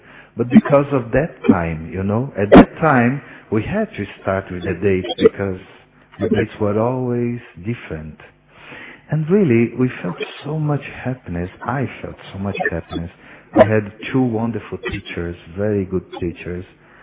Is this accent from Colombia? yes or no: yes; Colombia; English is a second language; I am from Colombia.